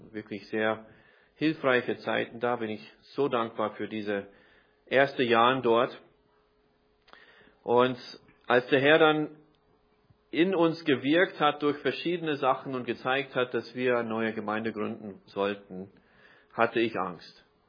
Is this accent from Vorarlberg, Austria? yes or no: no; Vienna, Austria; born there; So, ich bin in Wien zwar geboren, aber ich bin jetzt vom Staatsbürgerschaft kein Österreicher.